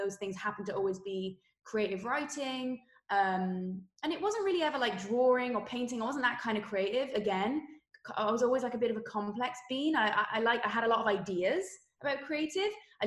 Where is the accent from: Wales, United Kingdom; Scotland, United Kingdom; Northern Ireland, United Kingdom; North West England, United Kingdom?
Wales, United Kingdom; accent: Welsh; even though I grew up in Wales, I don't know if you can hopefully still tell by my accent that I'm Welsh. I hope so. But I grew up in Wales and I had a very creative family.